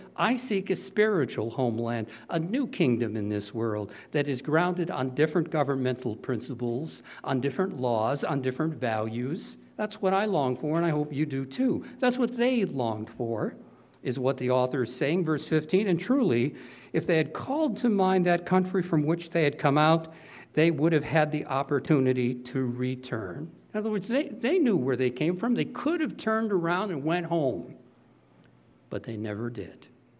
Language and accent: English; United States; Now, of all the places on earth, I'm very proud to say I'm an American